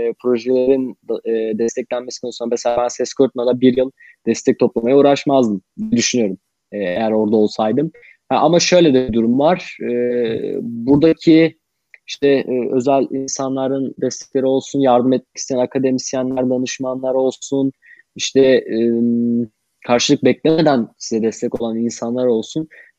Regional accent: Ankara, Turkey; ben Ankara'dan geldim. Ankara'dan geldim. Ankara'da doğdum. Ve eğitim de burada gerçekleştirdim.

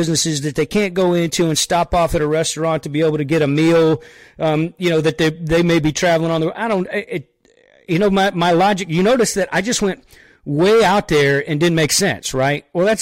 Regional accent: Florida, United States; I'm originally from West Central Florida, and I'm very familiar with the Clearwater area.

